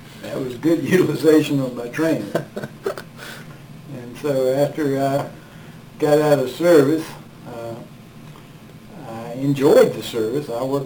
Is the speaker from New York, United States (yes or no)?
no; Roxburgh, North Carolina, United States; Well, I grew up in Roxburgh, North Carolina. I was the son of a tobacco farmer and graduated National Honors from high school.